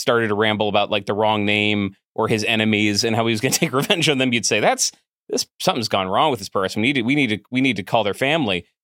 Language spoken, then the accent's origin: English; Delaware, United States; I'm from Delaware originally, so he was my senator when I was born.